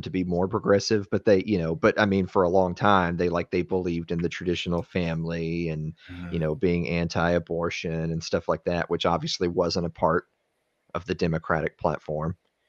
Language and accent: English; the South, United States; Well, I mean, you know, I'm from the South.